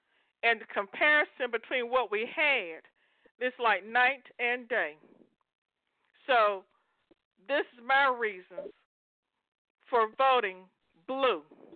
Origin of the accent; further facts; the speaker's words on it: United States; I am an American. I happen to be a black American, but I'm an American.